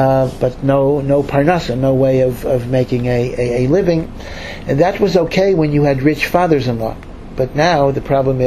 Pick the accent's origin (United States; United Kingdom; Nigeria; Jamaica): United States; Hartford, Connecticut; I grew up in Hartford, Connecticut, right?